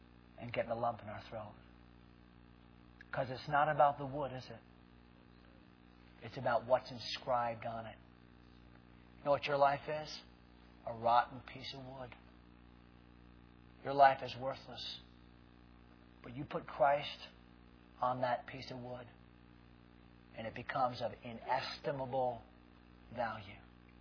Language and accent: English; East Hartland, Connecticut, United States; East Hartland, Connecticut is my hometown. My mother lives in the house my grandfather built in 1941, the very year my mother was born, 1941. I go back home the back way through Bark Hampstead to a little town called East Hartland.